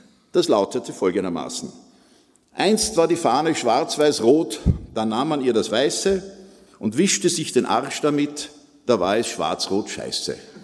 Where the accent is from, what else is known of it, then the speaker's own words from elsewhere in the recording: Austria; Und hoffe, dass ich als Österreicher Deutschland nicht zu sehr beschmutze.